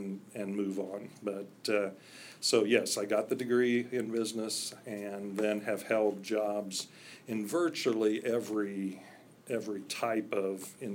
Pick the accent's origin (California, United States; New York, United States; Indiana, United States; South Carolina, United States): Indiana, United States; Richmond; also born or lived in Connersville; And it was in 1954. And then I had a short stay in Connersville, Indiana, but was back here by the time I was five.